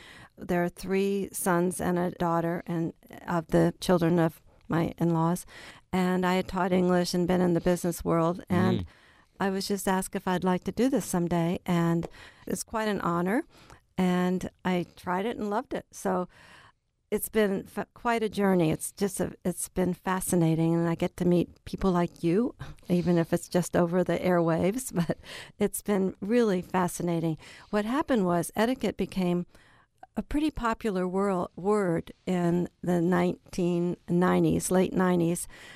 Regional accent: Maryland, United States; also born or lived in Washington, D.C. / New Orleans; I was born in Washington, D.C., grew up in Maryland, and then moved to New Orleans.

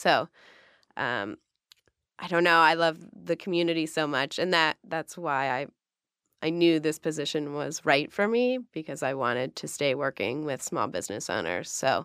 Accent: Cincinnati, Ohio, United States; I'm from Cincinnati, and I owned a vintage shop in Over the Rhine prior.

